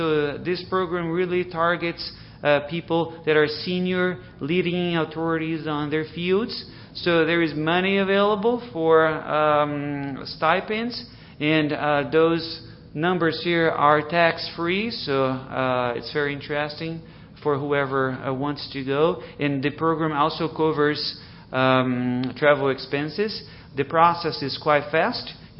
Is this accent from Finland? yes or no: no; Brazil; since I'm from Brazil, you see most of the information ties into what's available out there.